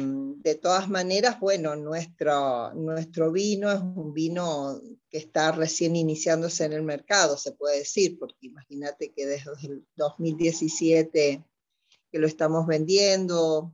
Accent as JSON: {"language": "Spanish", "region": "Córdoba", "country": "Argentina", "lives_now": "La Rioja, Argentina", "said": "porque nosotros, bueno, originariamente somos de Córdoba"}